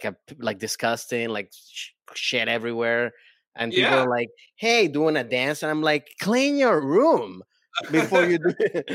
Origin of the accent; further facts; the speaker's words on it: Venezuela; I come from Venezuela and I grew up in that.